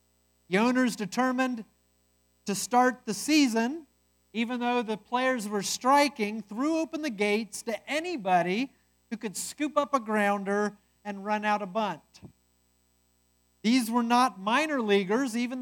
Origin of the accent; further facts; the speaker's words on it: Cincinnati, Ohio, United States; I am a Reds fan. I'm from Cincinnati. I grew up on baseball more than you all could even imagine.